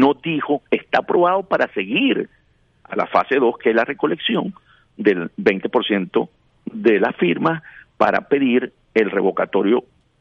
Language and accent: Spanish; Venezuela; now in United States; los venezolanos participamos en Estados Unidos, aquí en Estados Unidos